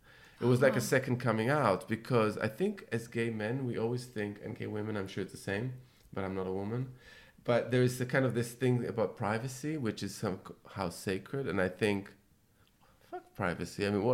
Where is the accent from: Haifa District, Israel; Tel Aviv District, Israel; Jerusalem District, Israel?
Jerusalem District, Israel; Jerusalem; And I remember growing up in Jerusalem, and I remember we used to have this kind